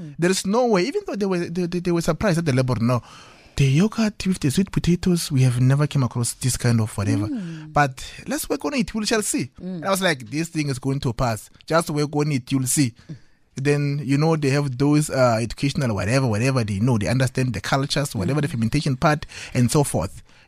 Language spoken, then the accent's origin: English; Polokwane, Limpopo, South Africa; I'm from Ramolebo Alokotwane in Polokwane. I'm from those rural areas